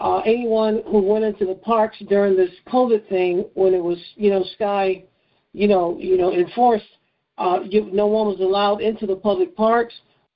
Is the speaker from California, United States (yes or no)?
no; Connecticut, United States; When I actually lived, I'm from Connecticut.